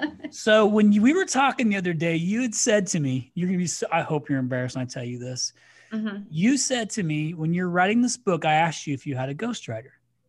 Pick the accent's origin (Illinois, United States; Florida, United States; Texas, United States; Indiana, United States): Indiana, United States; Crawfordsville; I'm from Crawfordsville.